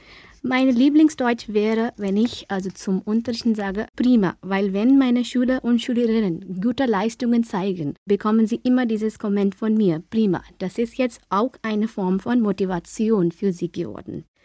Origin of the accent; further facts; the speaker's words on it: Delhi, India; German is a second language; Ich komme aus Delhi, aus Indien. Ich bin im Jahr 1986 geboren. Ich arbeite jetzt erst seit 10 Jahren in Delhi